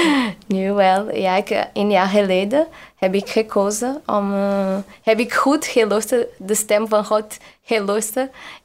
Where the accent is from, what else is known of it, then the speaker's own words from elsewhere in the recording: Vilacha, Portugal; Dutch is a second language; also born or lived in Brazil; En ik ben van Portugal in Vilacha.